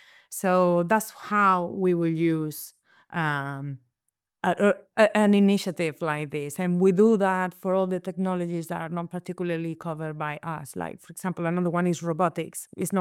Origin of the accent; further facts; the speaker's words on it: Brittany, France; I'm from Brittany